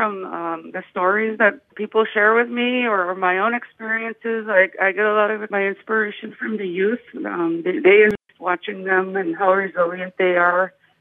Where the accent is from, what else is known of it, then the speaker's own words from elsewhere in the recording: Opaskwayak Cree Nation, Manitoba, Canada; Well, I grew up in Opaskwayak Cree Nation. I went to school in Toronto for college